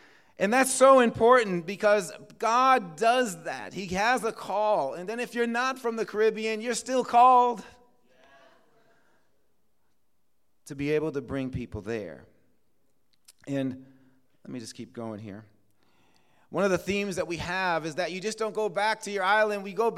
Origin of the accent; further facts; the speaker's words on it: Boston, Massachusetts, United States; I'm from Boston. I was on the South African mission team for 2 years